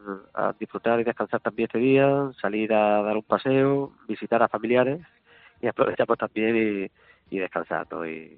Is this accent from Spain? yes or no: yes; Jaén, Andalusia, Spain; con dos veces Jaén, porque somos de Jaén